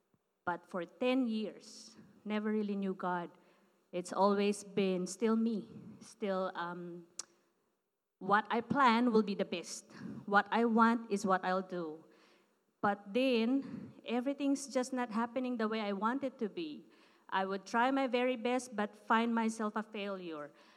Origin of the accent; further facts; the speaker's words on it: Philippines; yes, I'm from the Philippines.